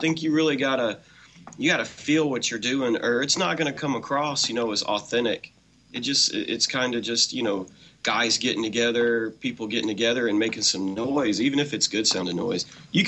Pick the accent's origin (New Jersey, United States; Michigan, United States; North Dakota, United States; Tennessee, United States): Tennessee, United States; Memphis; Yeah, I'm the resident redneck. I grew up playing music in Memphis.